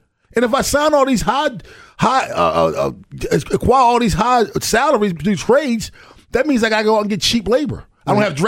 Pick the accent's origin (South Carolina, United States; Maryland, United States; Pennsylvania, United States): Maryland, United States; Baltimore; I'm from West Baltimore.